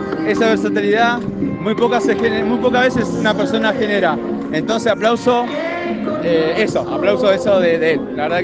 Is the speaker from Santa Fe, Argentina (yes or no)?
no; Tigre, Buenos Aires Province, Argentina; de Tigre.